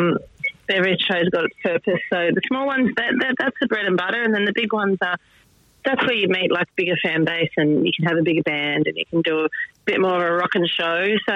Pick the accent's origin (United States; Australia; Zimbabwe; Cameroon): Australia; Sydney, New South Wales; And we've got Goulburn, then my hometown Sydney show.